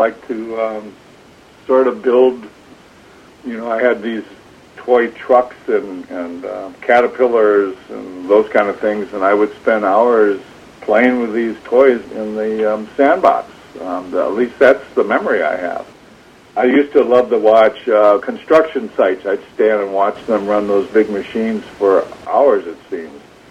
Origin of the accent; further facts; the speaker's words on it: Rhinelander, Wisconsin, United States; also born or lived in Pacific Northwest; I grew up in Rhinelander for the most part. It is what I consider my hometown, although I didn't move there until I was in second grade. I was born in Wisconsin Rapids, and then we left for a few years to the Pacific Northwest.